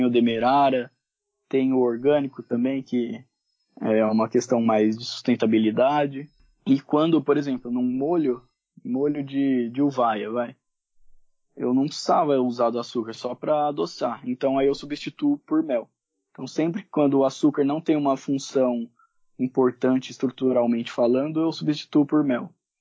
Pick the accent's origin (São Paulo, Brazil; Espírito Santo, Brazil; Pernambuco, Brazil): São Paulo, Brazil; Osasco; eu sou de Osasco, mas estudei em escola particular e tal.